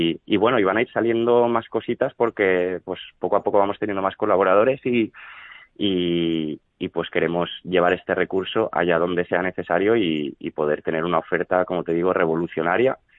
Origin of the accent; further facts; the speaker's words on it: Olocau, Valencian Community, Spain; sobre todo en la zona de Olocau, que es mi pueblo, y conozco estas rutas súper bien.